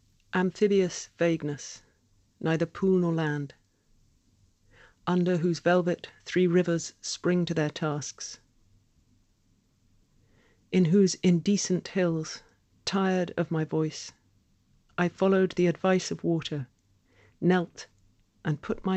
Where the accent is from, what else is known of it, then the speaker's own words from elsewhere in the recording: London, United Kingdom; born there; Well, I was born in London, but my parents didn't live in London.